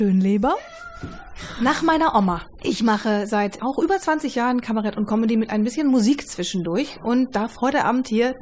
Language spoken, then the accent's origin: German; North Rhine-Westphalia, Germany; Ich weiß das, weil ich persönlich bin aufgewachsen in Ostwestfalen.